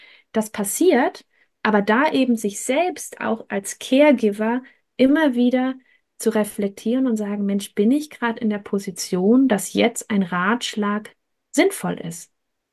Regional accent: Freiberg, Saxony, Germany; in meiner Heimatstadt, ich komme aus Freiberg, da bin ich groß geworden

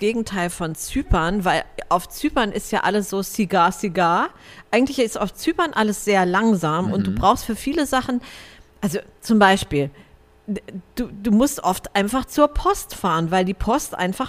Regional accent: Frankfurt, Hesse, Germany; ich bin in Frankfurt aufgewachsen

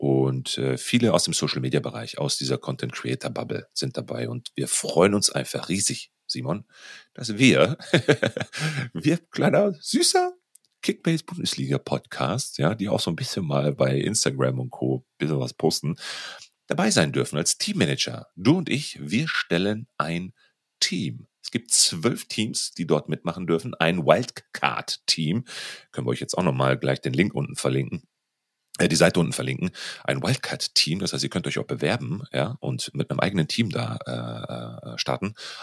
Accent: North Rhine-Westphalia, Germany; Wir kommen beide aus Ostwestfalen. Paderborn ist in der Nähe.

